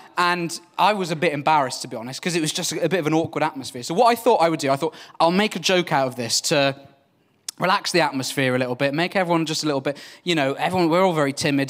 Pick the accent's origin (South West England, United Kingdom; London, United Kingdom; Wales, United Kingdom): Wales, United Kingdom; English is a second language; I'm Welsh, so when you're in school in Wales, particularly a Welsh language school like mine, you learn all these Welsh hymns in four-part harmony